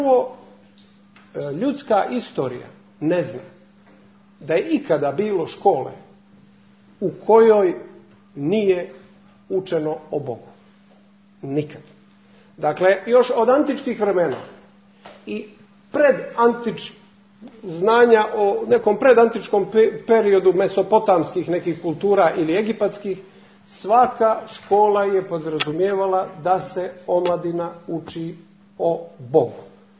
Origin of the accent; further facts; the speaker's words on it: Cetinje, Montenegro; pošto dolazim sa Cetinja